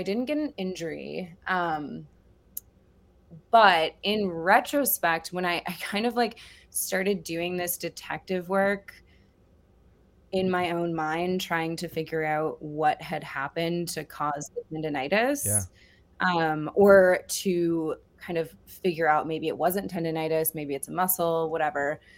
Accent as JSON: {"language": "English", "region": "Ohio", "country": "United States", "said": "I'm from Ohio originally."}